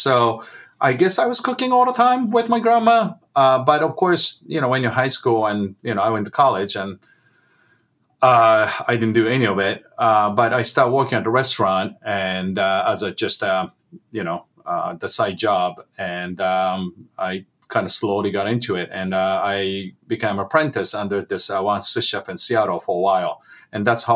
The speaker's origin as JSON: {"language": "English", "region": "Tokyo", "country": "Japan", "tie": "born or raised there", "said": "When I was growing up in the Tokyo, they had a well water"}